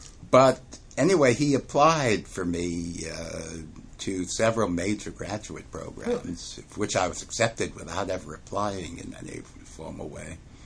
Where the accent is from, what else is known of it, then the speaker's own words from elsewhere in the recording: Bronx, New York, United States; New York. Bronx, New York is where I grew up, and working class part of town.